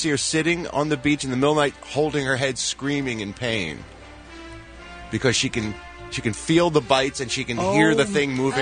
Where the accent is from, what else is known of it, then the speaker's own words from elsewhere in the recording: Philadelphia, Pennsylvania, United States; I've never been prouder of my hometown of Philadelphia, Pennsylvania.